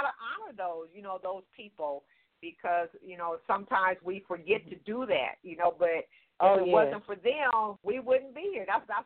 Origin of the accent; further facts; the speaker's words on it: Los Angeles, California, United States; because I'm from Los Angeles, and it's all Los Angeles to me